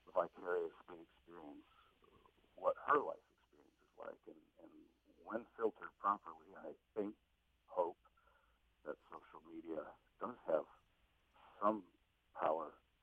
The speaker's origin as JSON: {"language": "English", "region": "Wisconsin", "country": "United States", "said": "whereas I'm from Chippewa County, Wisconsin, and I say Montaigne"}